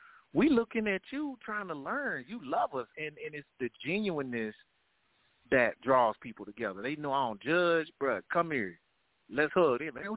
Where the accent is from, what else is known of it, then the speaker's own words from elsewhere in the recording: Tuscaloosa, Alabama, United States; growing up in Tuscaloosa, man, I was taught to stay away from the gangs.